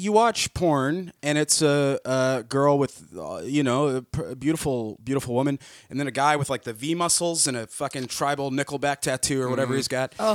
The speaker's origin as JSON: {"language": "English", "region": "the South", "country": "United States", "tie": "born or raised there", "said": "I have. I have. I grew up in the South."}